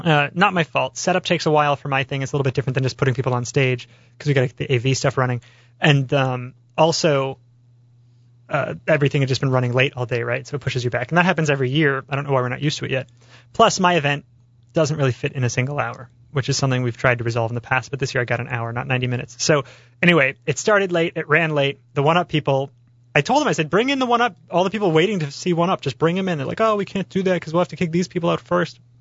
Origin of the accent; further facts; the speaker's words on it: Phoenix, Arizona, United States; And I explained, like, I'm from Phoenix, and we want to get him on the show